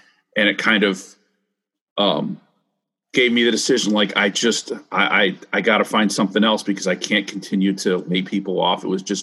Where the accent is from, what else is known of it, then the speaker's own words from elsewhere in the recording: Chicago, Illinois, United States; now in Baltimore, United States; I grew up in the Chicago area.